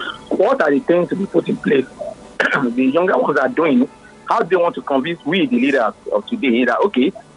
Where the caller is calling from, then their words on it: Lagos, Nigeria; I'm calling from Lagos. I am a parent.